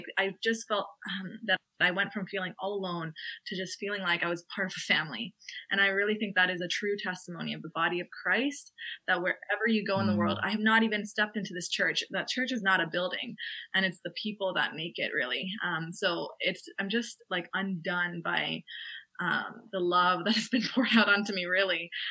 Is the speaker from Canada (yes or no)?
yes; Canada; now in Limerick, Ireland; I'm a Canadian medical student who's studying in Ireland. I've been studying at the University of Limerick for the past 4 years.